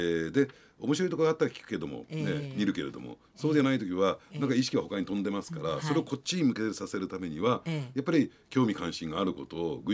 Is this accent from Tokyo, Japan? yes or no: yes; Adachi, Tokyo, Japan; 私もですね、足立区出身なんですが、同じ足立区出身ということもあって